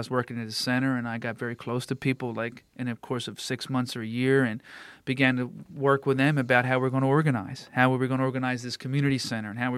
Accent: Downingtown, Pennsylvania, United States; Well, I grew up in Downingtown, Pennsylvania, which is a small mill town. Make a lot of paper there.

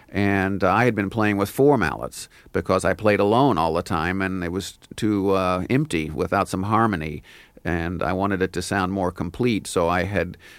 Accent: Indiana, United States; moved away as an adult; I grew up in Indiana, so there weren't a lot of jazz musicians around, and particularly not vibraphone players.

